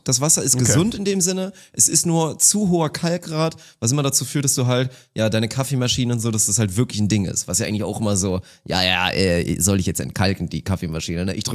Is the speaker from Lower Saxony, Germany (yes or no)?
yes; Lower Saxony, Germany; im Kreis Uelzen, da wo ich aufgewachsen bin